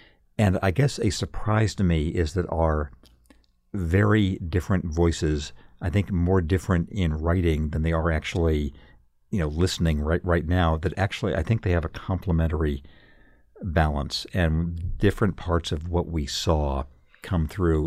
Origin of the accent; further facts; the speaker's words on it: Redlands, California, United States; We went back to my hometown of Redlands, California, and it took 6 months off from the Atlantic